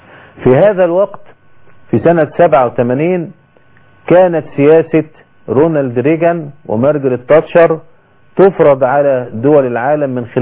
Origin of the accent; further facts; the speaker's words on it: Egypt; ووقع هذا عندنا في مصر